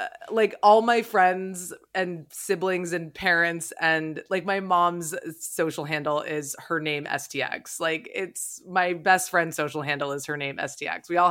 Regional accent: St. Croix, U.S. Virgin Islands; is the airport code for St. Croix in the U.S. Virgin Islands, which is where I am from. I was born and raised in St. Croix, and my parents still live there, so I go back all the time.

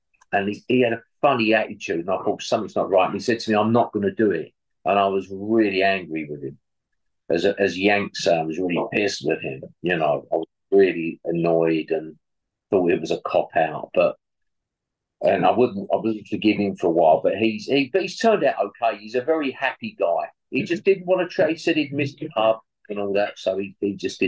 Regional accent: Stepney, London, United Kingdom; where I grew up in Stepney in East London.

